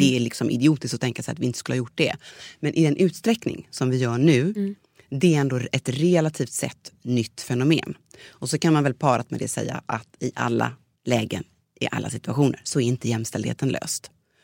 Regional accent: Sweden; born there; här i det här landet där jag är född.

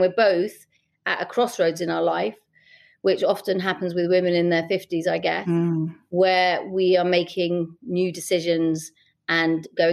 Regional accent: London, United Kingdom; I was from Camden

